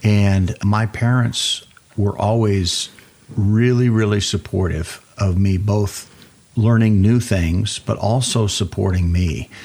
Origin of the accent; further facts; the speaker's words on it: York, Nebraska, United States; now in Lubbock, United States; I grew up mostly in Nebraska, a small town, York, on